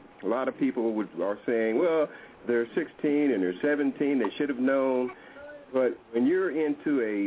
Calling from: Oklahoma, United States; Brown Sugar and the rest of the panel there … from Oklahoma.

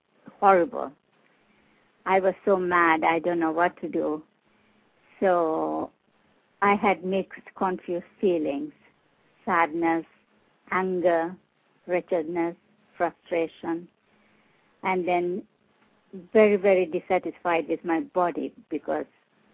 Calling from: Spain; I'm calling from Spain.

